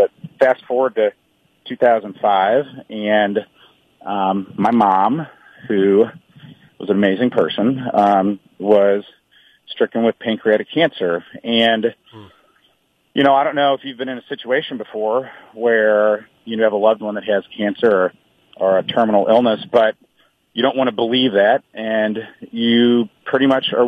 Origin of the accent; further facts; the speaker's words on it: Midwest, United States; And you know, I'm old school. I'm from the Midwest. I had chivalry ingrained in me